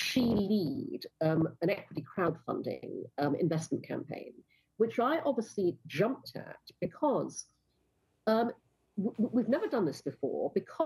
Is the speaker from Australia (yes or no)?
no; Brunei; I grew up in Brunei, in Borneo, where nobody talks about sex, you know, openly.